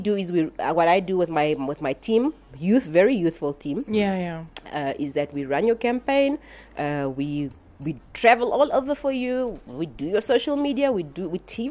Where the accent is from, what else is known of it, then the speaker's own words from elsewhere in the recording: Oranjemund, Karas Region, Namibia; I grew up in Oranjemund